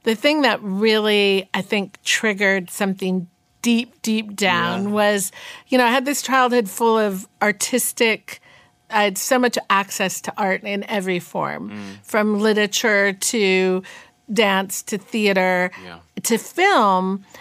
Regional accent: California, United States; also born or lived in New York; like I was born in New York, but raised in Northern California.

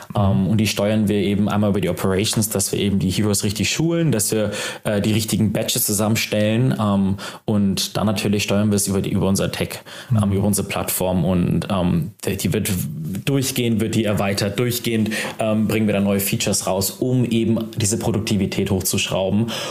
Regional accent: Hamburg, Germany; born there; Ich bin ja gebürtiger Hamburger

